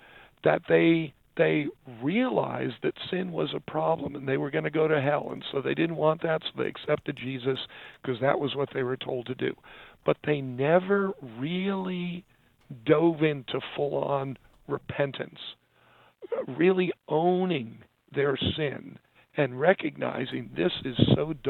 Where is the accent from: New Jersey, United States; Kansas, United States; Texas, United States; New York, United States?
New York, United States; New York City; born there; I was born in New York City, so forgive me.